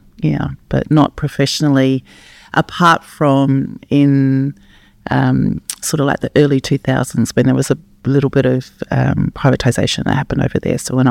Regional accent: Brisbane, Queensland, Australia; also born or lived in New Zealand; now in Sydney, Australia; However, you know, I grew up in Brisbane, even though I started school in New Zealand, but I grew up in Brisbane, did a lot of my secondary school there, my university there, so feel largely connected to Queensland.

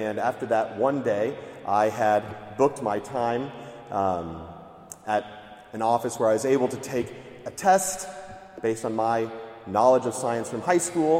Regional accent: Houston, Texas, United States; I grew up in Houston, Texas, close to NASA, and even gave tours at NASA as a college summer job and things like that, but I hold no degrees in science.

